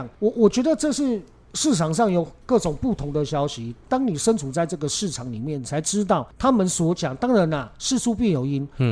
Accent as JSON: {"language": "Chinese", "country": "Taiwan", "said": "我们台湾人在异乡"}